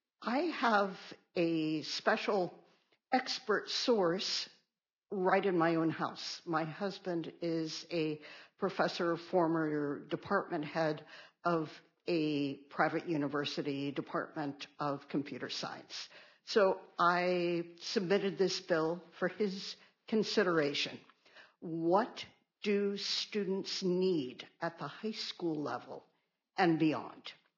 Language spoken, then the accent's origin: English; Miami, Florida, United States; We are both from Miami.